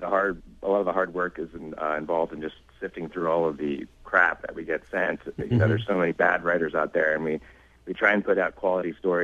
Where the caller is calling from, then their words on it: Baltimore, Maryland, United States; I'm actually in Baltimore, Maryland right now.